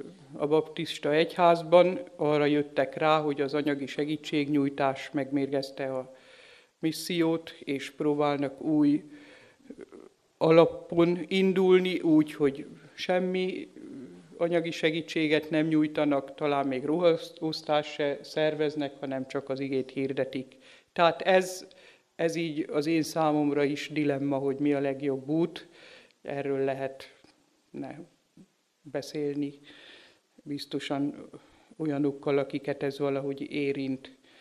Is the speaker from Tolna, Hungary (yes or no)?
yes; Sárszentlőrinc, Tolna, Hungary; kerültem én oda, jövőre lesz 30 éve, tehát én ott nőttem fel ebben a faluban